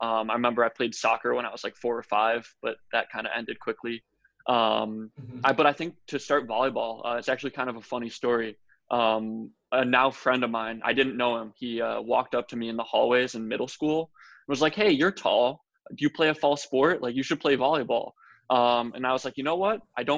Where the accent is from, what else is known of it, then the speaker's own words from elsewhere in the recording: Penfield, New York, United States; Yeah, so I'm from Penfield, New York.